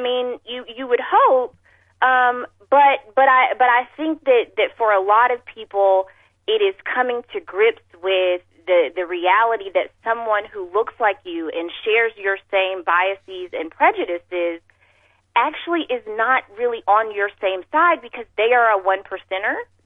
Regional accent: Texas, United States; I talk about this a lot kind of online in terms of being a Texan, and I can tell you how much my county has changed, you know, since I grew up here

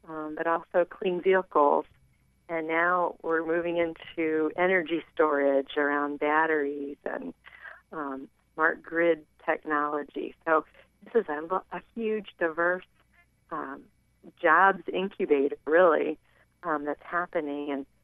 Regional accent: Wellsboro, Pennsylvania, United States; I went and visited my hometown in Wellsboro in Tioga County this weekend

